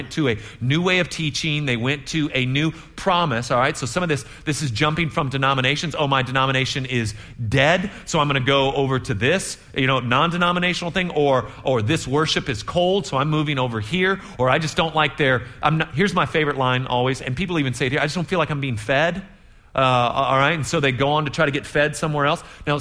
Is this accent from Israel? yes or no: no; United States; I'm an American, and I think that's how you pronounce those letters together.